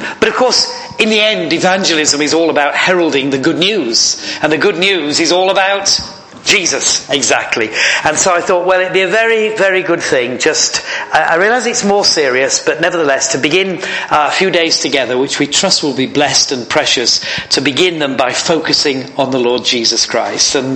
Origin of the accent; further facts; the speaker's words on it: Yorkshire and the Humber, United Kingdom; I come from Yorkshire. I basically drop the word Yorkshire into every message I ever give.